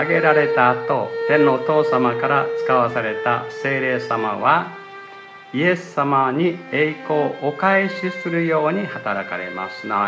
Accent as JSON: {"language": "Japanese", "country": "South Korea", "lives_now": "Japan", "said": "私たちは韓国から来た牧師です。"}